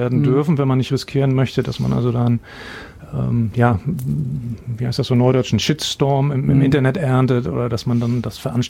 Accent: East Germany, Germany; wir sind beide in der DDR aufgewachsen.

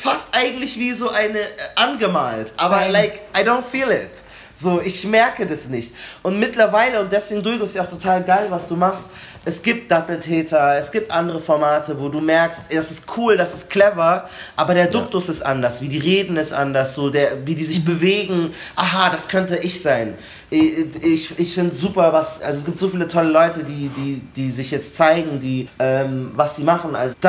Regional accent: Munich, Bavaria, Germany; Wir haben den Eisbach bei uns in München

